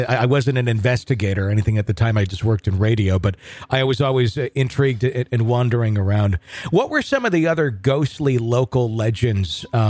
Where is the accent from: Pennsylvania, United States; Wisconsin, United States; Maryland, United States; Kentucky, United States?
Wisconsin, United States; also born or lived in Michigan; I grew up in Wisconsin, and in that state, it seemed very open.